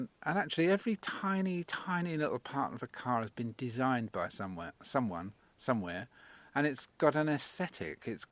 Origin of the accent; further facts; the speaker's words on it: London, United Kingdom; born there; I'm a South London car boy, really. I was born in South London, and I spent the whole of my adolescence taking cars to pieces